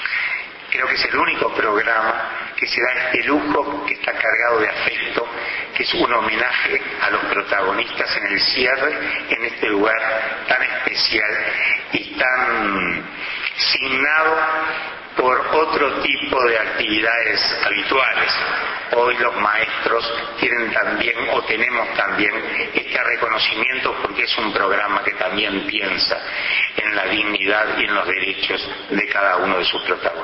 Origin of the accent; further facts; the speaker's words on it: Uruguay; que en su institucionalización no perdió esa capacidad de cuestionarnos diariamente como maestros, como uruguayos, como sociedad.